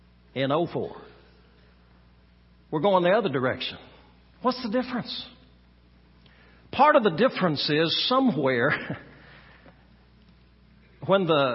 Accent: Oklahoma, United States; When I was a child, and I understand I grew up right here in Oklahoma in the Bible Belt

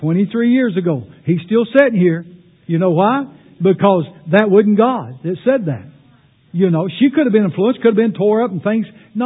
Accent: Kentucky, United States; I was from Magoffin County.

